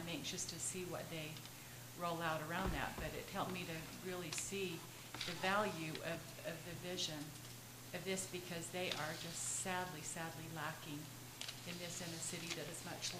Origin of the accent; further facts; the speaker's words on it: Logan, Utah, United States; knowing that I was from Logan. They pointed out that the quality of our life is so affected by our bus system